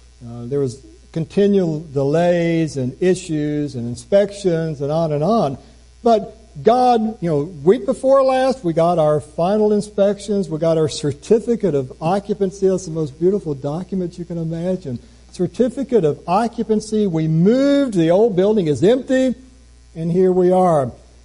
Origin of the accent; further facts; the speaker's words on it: Pasadena, Texas, United States; also born or lived in Huntington, West Virginia / Austin, Texas / California; I was born in Huntington, West Virginia. She was born in Baton Rouge. These are miles apart. No way this young couple's going to get together. I'm 5 years old, and we moved to Pasadena, Texas. Then we moved to Austin, Texas. Then we moved to California.